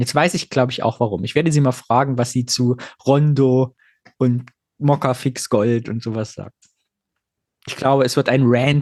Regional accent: East Germany, Germany; Meine Jugend im Osten

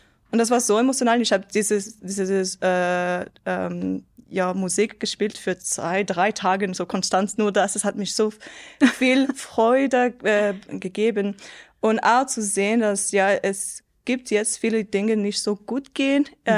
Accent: Yverdon, Vaud, Switzerland; also born or lived in Lausanne / Winterthur / Cambridge, United Kingdom; ich bin in Lausanne geboren, war 14 Jahre in Yverdon, dann 10 Jahre etwa so in Lausanne. Dann war ich in 2 Jahren in Winterthur, in Zedahave für mein Studium. Dann war ich für 4 Jahre in der UK, so Cambridge

